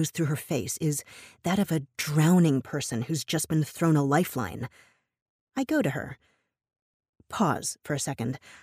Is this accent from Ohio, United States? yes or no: yes; Ohio, United States; I was born and raised in Ohio, and I had to learn a long time ago how to fit in, which parts of my Asianness to highlight and which ones to hide.